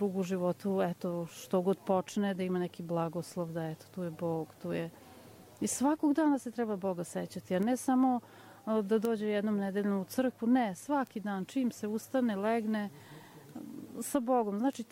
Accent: Vojvodina, Serbia; now in Belgrade, Serbia; Pa ja sam, živim u Beogradu, međutim, nisam iz Beograda, ja sam iz Vojvodine.

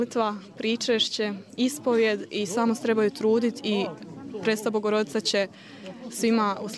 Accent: Velika Gorica, Zagreb County, Croatia; Ja sam iz Velike Gorice i dolazim često, pošto nam je i blizu.

